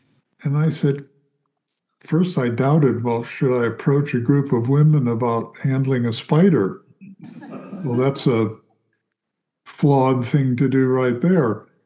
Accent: Florida, United States; I grew up in Florida and I'm quite averse to spiders.

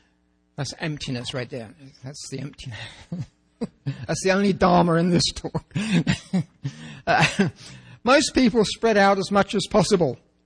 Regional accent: England, United Kingdom; I'm English, and there are only four things I like

